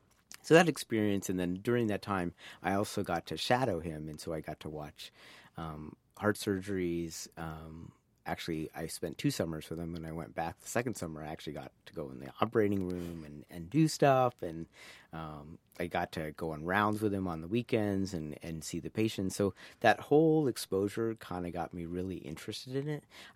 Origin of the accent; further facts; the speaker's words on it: India; So I'm from India. My parents are from India.